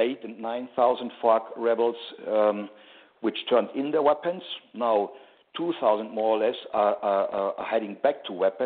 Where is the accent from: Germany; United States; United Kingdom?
Germany; Munich, Bavaria; also born or lived in Bogota; now in Pereira, Colombia; No, I'm German. I'm from South Germany, from Munich. And right now I lived like for 15 years in Bogota.